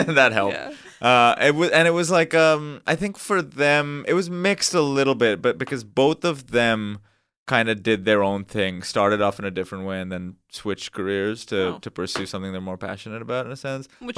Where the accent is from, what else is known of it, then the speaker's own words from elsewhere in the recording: Mumbai, Maharashtra, India; moved away as an adult; now in United States; I was born and raised in Bombay, in India, now called Mumbai, but it was Bombay for my whole childhood, so I still say that. I came out here for college to USC